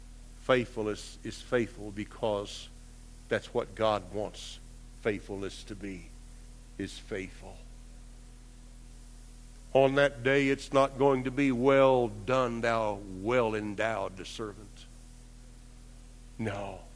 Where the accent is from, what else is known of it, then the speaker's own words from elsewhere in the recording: Marlow, Oklahoma, United States; I remember growing up in Marlow